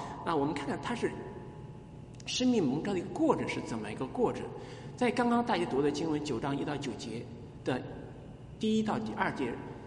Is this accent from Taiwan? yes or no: no; China; 我们中国人，世界上除了以色列民以外的所有的民族，所有的人知道的福音